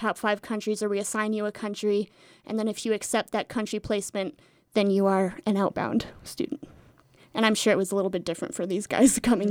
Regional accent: Carbondale, Illinois, United States; I'm from Carbondale.

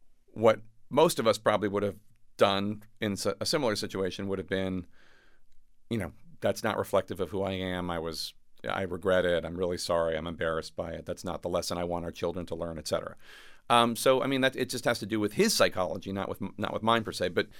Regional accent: United States; which are, I think, problematic to me as an American, not as a journalist.

